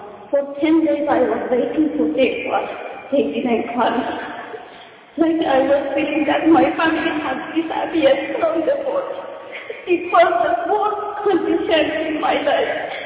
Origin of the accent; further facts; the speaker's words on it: Iran; I am from Iran.